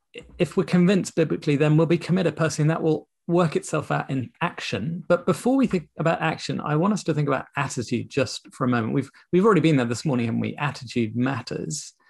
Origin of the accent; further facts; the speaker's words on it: St Helens, North West England, United Kingdom; Yeah, of course, we're not into the prosperity gospel because we're from St. Helens. We're really sound.